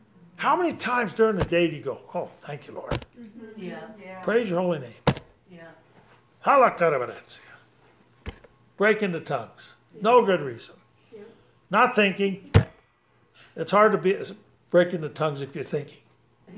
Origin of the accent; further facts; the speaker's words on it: Ireland; from Ireland. I was Irishman.